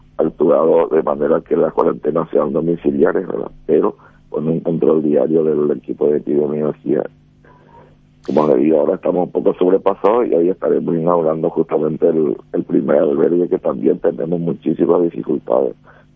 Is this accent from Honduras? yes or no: no; Amambay, Paraguay; Yo también soy de Amambay, sé que es muy difícil cerrar a lo largo de la frontera